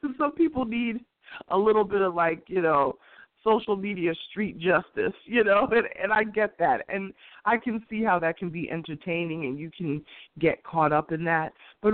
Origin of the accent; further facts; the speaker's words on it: Queens, New York, United States; anybody who knows me knows where I grew up in Queens, it was not a place that had money.